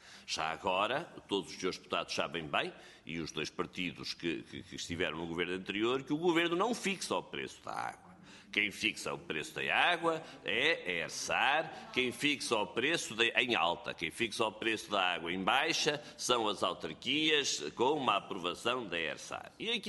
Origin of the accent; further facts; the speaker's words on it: Porto, Portugal; e que eu, como portuense, lhe agradeço